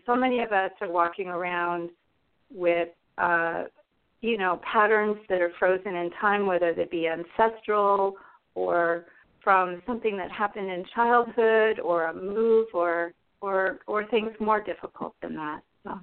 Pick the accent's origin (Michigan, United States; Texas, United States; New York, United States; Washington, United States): Washington, United States; Seattle; I'm from Seattle, Washington. I live here and I work here, and I was actually born and raised here.